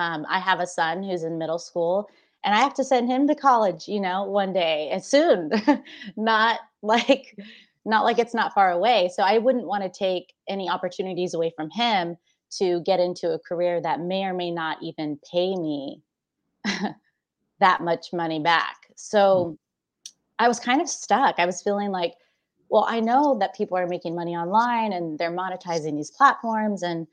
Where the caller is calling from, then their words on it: San Jose, California, United States; I'm in San Jose, California, so South Bay.